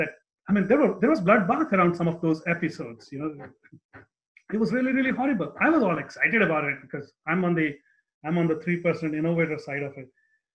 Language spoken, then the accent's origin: English; India; I'm not that old, but I grew up in India.